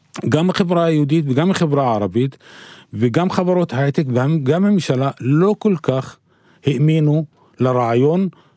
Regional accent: Northern District, Israel; אני מגיע מערבי בגליל, נשוי ואב ל4.

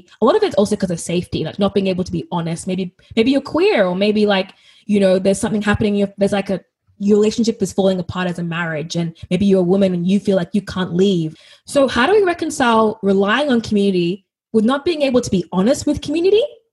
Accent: Ghana; I'm Ghanaian. It's probably very similar to you in many ways in terms of being Ethiopian

